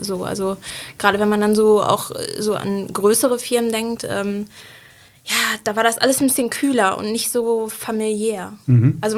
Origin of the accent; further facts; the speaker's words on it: Herne, North Rhine-Westphalia, Germany; ich bin halt hier in Herne groß geworden und habe halt auch noch einen recht großen Freundeskreis hier in Herne